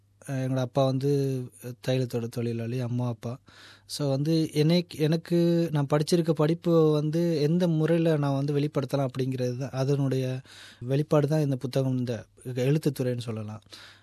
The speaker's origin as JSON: {"language": "Tamil", "town": "Bogawantalawa", "region": "Central Province", "country": "Sri Lanka", "tie": "born or raised there", "moved": "as an adult", "lives_now": "Australia", "said": "இலங்கையில் நான் ஒரு ஊடகவியலாளராக பணியாற்றி இருக்கின்றேன். நான் பிறந்து வளர்ந்தது எல்லாமே பொகவந்தலாவில் தான்."}